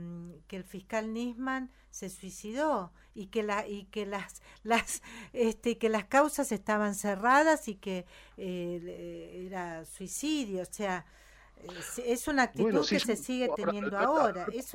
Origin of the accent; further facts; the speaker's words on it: Argentina; como argentinos